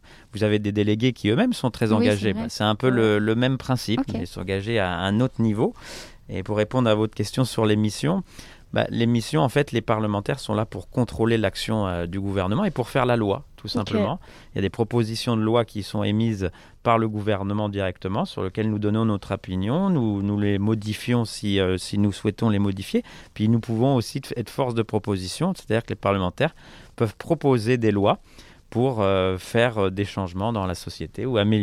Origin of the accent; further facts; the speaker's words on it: Île-de-France, France; moved away as an adult; also born or lived in Canada; moi, j'ai vécu la plupart de mon enfance en France, dans la banlieue parisienne. Puis j'ai immigré justement au Canada il y a une dizaine d'années. Donc j'ai vécu 10 ans au Canada